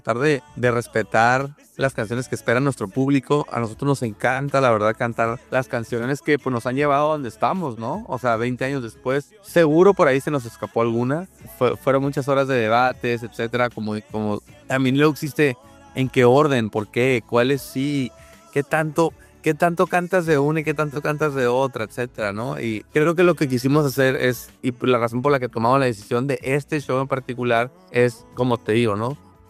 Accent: Mexico; muy de donde somos nosotros, de México, ¿no?

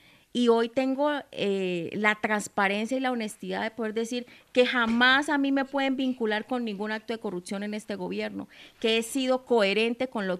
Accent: Arauca, Colombia; Y hoy pretenden entonces que porque soy de Arauca

